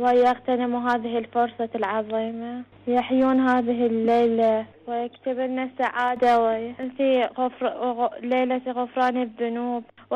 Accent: Iran; السلام عليكم، … من إيران.

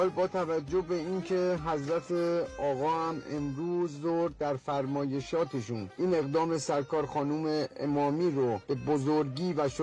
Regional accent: Iran; بنده به عنوان یک ایرانی

